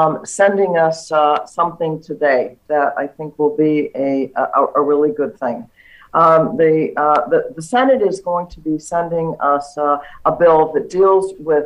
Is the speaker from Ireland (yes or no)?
no; United States; And it makes me so proud as an American that people are signing up to help.